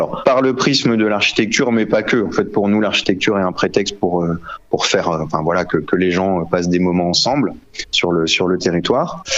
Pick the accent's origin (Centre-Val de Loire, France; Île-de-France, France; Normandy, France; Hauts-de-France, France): Hauts-de-France, France; Boulogne-sur-Mer; also born or lived in Lille; on n'est pas originaire de la région. À la base, on est plutôt de Lille, Boulogne-sur-Mer, pour ma part. Mais par contre, on est dans l'Aisne depuis déjà une dizaine d'années. Avant d'être en Thiérache, on était pas très loin de Laon, dans le pays de Serres.